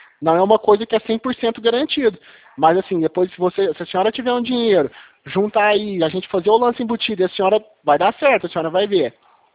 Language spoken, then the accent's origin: Portuguese; Franca, São Paulo, Brazil; eu sou de Franca aqui